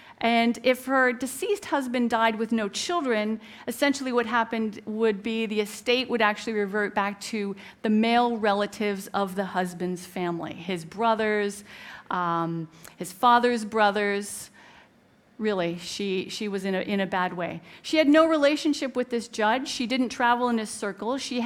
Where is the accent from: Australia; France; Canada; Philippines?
Canada; She had snow to shovel because we're Canadian.